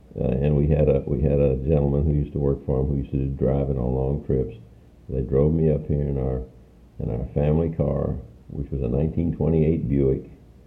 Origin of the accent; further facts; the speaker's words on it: Anderson, South Carolina, United States; And I was born in Anderson, South Carolina, about a year and a half after they were married. And I've lived there ever since.